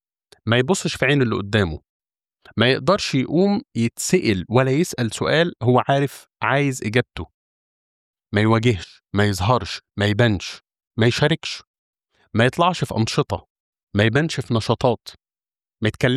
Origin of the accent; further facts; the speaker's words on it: Egypt; لو حضرتك تذكر أن كان زمان عندنا في مصر ما يعرف بالكتاتيب